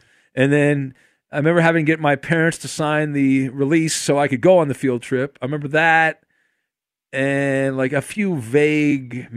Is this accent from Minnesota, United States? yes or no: no; California, United States; I grew up in Orange County, so we went to we went to the missions, like Mission San Juan Capistrano.